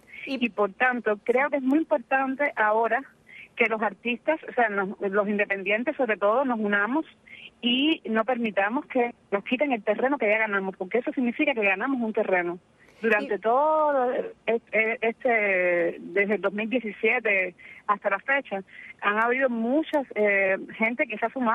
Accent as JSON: {"language": "Spanish", "country": "Cuba"}